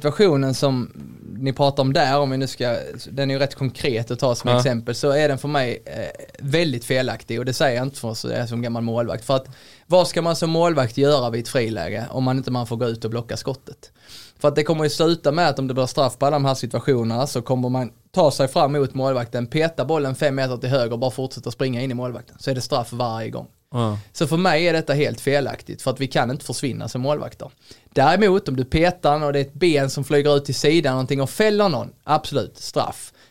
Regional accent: Netherlands; satt och tittade på den när jag är från Holland.

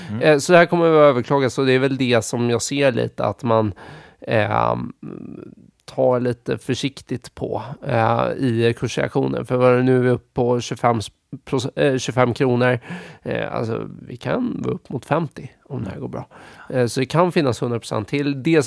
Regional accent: Gothenburg, Västra Götaland County, Sweden; jag inser att jag pratar lite stockholmska. Men jag är ju från Göteborg, så att, jag är ju till och med mer Göteborg än vad du är.

